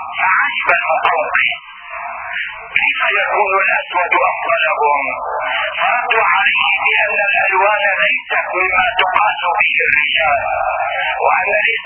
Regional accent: Syria; إنما هم في نظرنا كسوريين شرفاء وكحرف شرفاء ندافع عن قضيتنا وعن القضية الفلسطينية

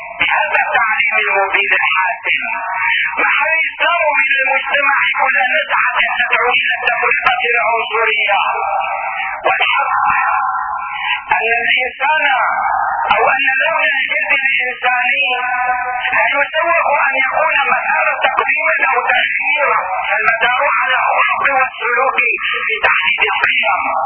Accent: Syria; إنما هم في نظرنا كسوريين شرفاء وكحرف شرفاء ندافع عن قضيتنا وعن القضية الفلسطينية

